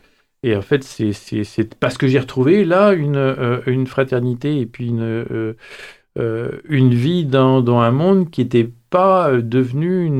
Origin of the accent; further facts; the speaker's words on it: Paris, Île-de-France, France; moi, je suis né à Paris, et j'ai toujours vécu mes vacances d'enfance en Bourgogne, à la campagne. J'ai découvert que j'étais un rural